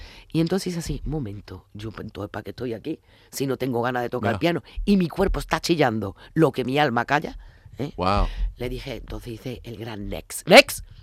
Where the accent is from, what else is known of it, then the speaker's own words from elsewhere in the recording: Seville, Andalusia, Spain; yo soy de Sevilla, pero hay una parte de mi familia que toda mi raíz es de allí